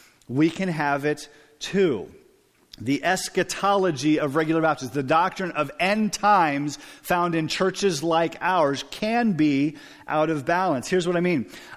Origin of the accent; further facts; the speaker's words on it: Pella, Iowa, United States; I grew up in Pella, Iowa. Pella has about 27, 28 churches.